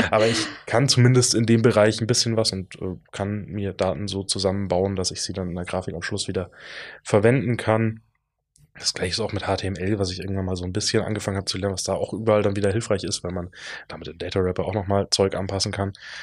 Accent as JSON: {"language": "German", "town": "Munich", "region": "Bavaria", "country": "Germany", "said": "Schwierige Frage und ich muss München sagen. Ich bin Münchner."}